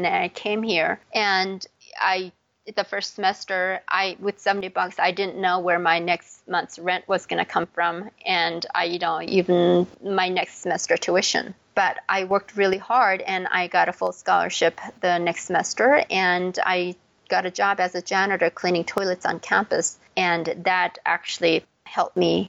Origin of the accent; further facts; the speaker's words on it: South Korea; I was born and raised in Korea.